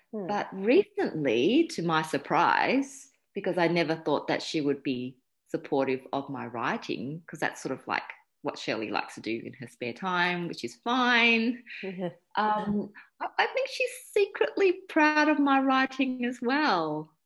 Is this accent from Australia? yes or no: yes; Australia; because I was raised in Australia for virtually all my life, so I consider myself quite Australian. But at the same time, I can't escape from that pull of my parents' culture and where I came from.